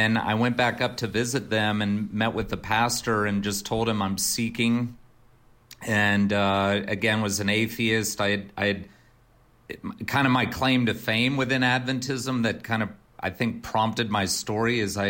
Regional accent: St. Augustine, Florida, United States; also born or lived in Concord, United States / Atlanta, United States / St. Louis, United States; But I was born in Massachusetts in Concord, Mass. Lived there till 7, then moved to Atlanta, 7 to 10. Back up to Mass, 10 to 13, and then 13 to 16 in St. Louis, and then St. Augustine, Florida is where I finished high school

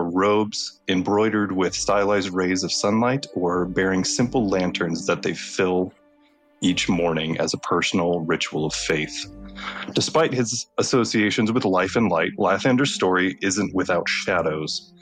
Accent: Midwest, United States; I'm from the Midwest, so I'm sure that there's plenty of things that I say.

